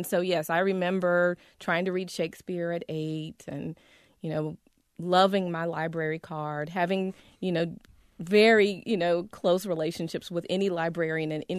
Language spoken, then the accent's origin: English; South Carolina, United States; what does that mean to me, this black girl growing up in South Carolina?